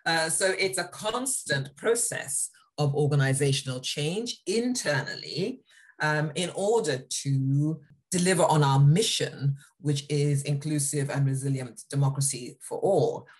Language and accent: English; United Kingdom; and I was raised in a white-dominated society. I was raised in the UK. I'm British, class-ridden as well.